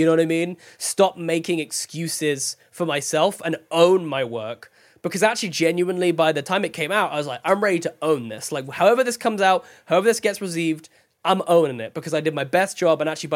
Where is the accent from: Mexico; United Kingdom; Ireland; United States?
United Kingdom; England; it's very easy to be self-deprecating, you know, as an Englishman.